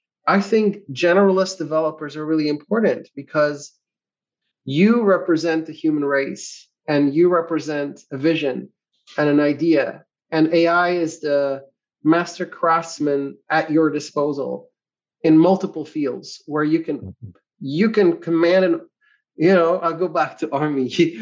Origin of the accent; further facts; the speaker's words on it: Belgium; Now, I come from Belgium, tiny country, huge countries around it.